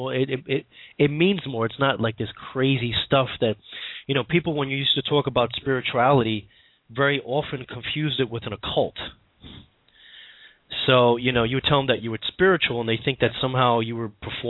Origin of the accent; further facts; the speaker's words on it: United States; I come obviously from my accent. I think you could tell from the United States. I am in New York